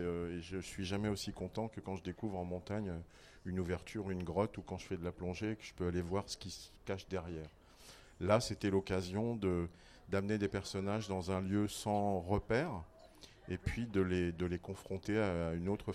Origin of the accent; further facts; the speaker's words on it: Comoros; also born or lived in Cambodia; Je suis né au Cambodge, j'ai grandi aux Comores.